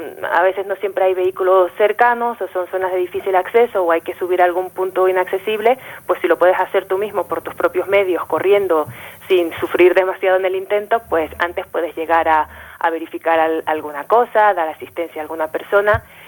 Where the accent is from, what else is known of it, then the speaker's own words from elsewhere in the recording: Panama; now in Spain; Yo soy panameña y vivo en España desde hace 15 años.